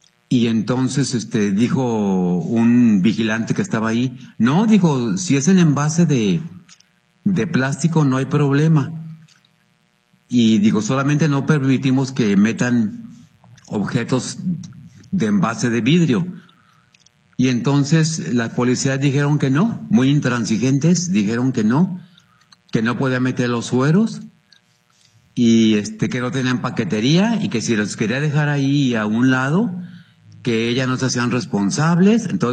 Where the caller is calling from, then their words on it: Zapopan, Jalisco, Mexico; de Zapopan, Jalisco.